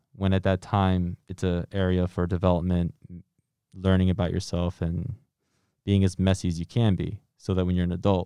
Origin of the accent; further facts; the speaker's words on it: Paraguay; now in United States; being raised in the United States, whenever I visited my home country, Paraguay